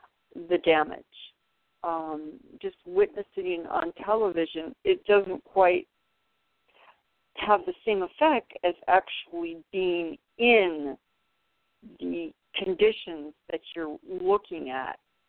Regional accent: California, United States; As you all know, I'm from California, and Santa Ana winds were about as strong as I've been in.

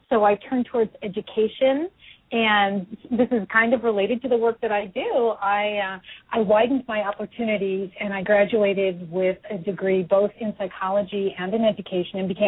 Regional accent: New York, United States; In brief, I grew up in New York, and I am an only child

